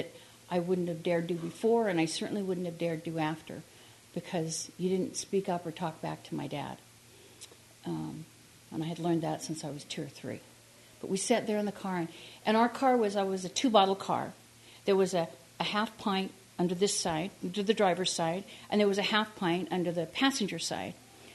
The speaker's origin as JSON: {"language": "English", "town": "Richfield", "region": "Utah", "country": "United States", "tie": "born or raised there", "lives_now": "Salt Lake City, United States", "said": "Anyway, I grew up in Utah in a little town called Richfield, just down the road, and spent my first 18 years there and escaped the second I could."}